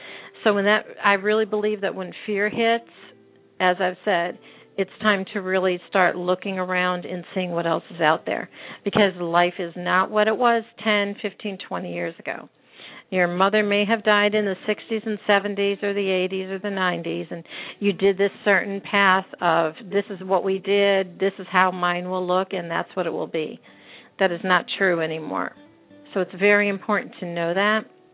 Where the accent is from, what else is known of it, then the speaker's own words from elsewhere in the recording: Pennsylvania, United States; I grew up in Pennsylvania, so I know this well.